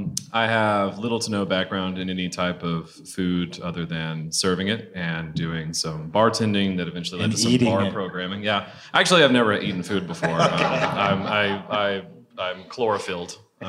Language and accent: English; the South, United States; I'm from the South originally, and my mother particularly is kind of part of a kind of coastal South that absorbs a lot of culture